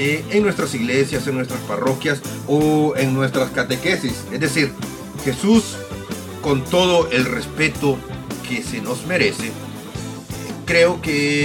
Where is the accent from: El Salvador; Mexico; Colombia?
El Salvador; en mi país, El Salvador